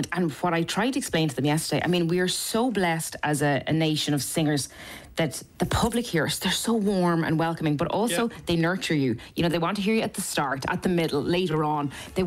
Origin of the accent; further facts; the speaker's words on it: Ireland; And as Irish people, as storytellers.